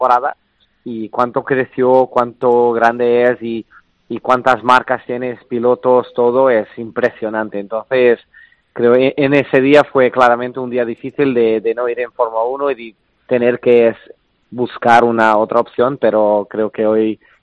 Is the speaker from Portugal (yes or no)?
yes; Cascais, Lisbon, Portugal; Spanish is a second language; de Cascais toda mi vida y la verdad es que es un sitio muy lindo para vivir y un afortunado por poder estar ahí porque es casi como... un sitio de vacaciones para mucha gente, pero yo tuve la suerte de nacer ahí y de crecer ahí